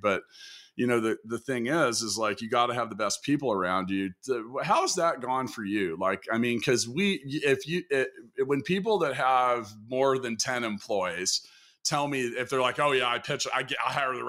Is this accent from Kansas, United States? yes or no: yes; Kansas, United States; I'm from Kansas. Sometimes my wife makes fun of me because she says that I say 10, not 10, not 10.